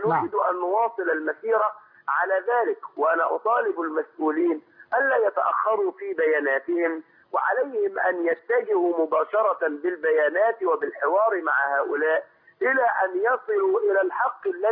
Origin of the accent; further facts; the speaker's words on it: Suez, Suez Governorate, Egypt; بعلق على النتيجة اللي حدثت عندنا في السويس في الانتخابات